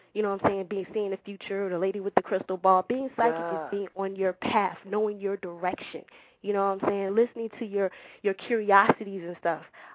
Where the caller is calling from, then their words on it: Virginia Beach, Virginia, United States; I'm calling from Virginia Beach.